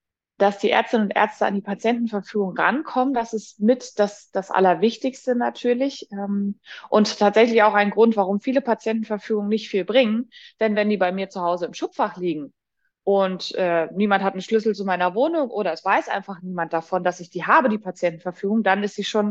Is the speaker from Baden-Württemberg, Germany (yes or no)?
no; Leipzig, Saxony, Germany; born there; Ich bin nach Leipzig gezogen. Das ist meine Geburtsstadt, aber ich bin quasi zurückgekommen